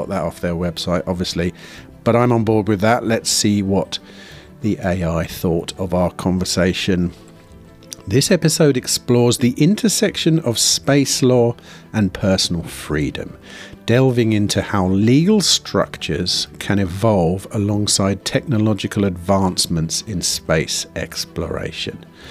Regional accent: United Kingdom; I'm off to the USA in a few days, and well, I'm a British gentleman, aren't I?

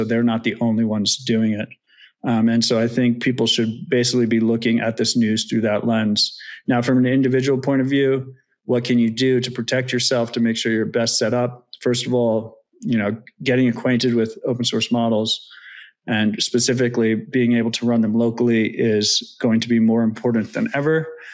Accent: United States; First off, as an American, I think if we want our country and our citizens to flourish and succeed in this brave new world of AI

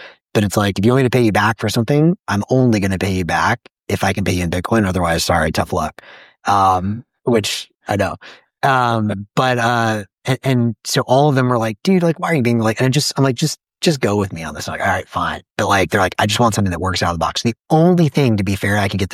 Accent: the South, United States; now in Bay Area, United States; You know, I'm from the South where Cash App dominates, which is cool.

